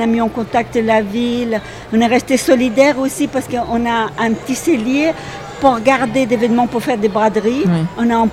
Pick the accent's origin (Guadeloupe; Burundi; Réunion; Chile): Chile; now in Nanterre, France; Moi, je suis originaire du Chili.